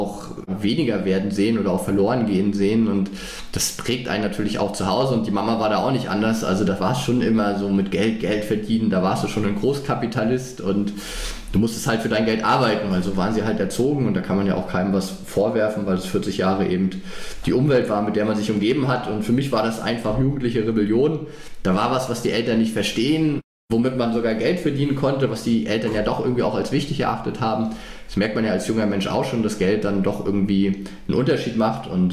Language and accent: German; Frankfurt, Germany; für mich jetzt als Frankfurter momentan die Wahlheimat eher wieder an die Ostsee geht